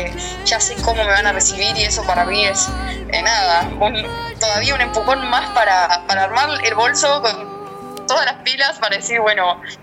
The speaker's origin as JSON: {"language": "Spanish", "region": "Buenos Aires", "country": "Argentina", "said": "Yo soy de Buenos Aires, decía."}